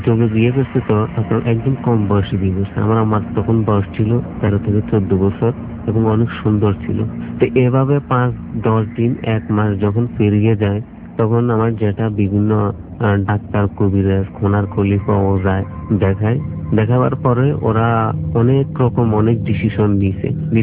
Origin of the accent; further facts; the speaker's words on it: Chittagong, Chittagong Division, Bangladesh; আমি চট্টগ্রাম থেকে আসছি।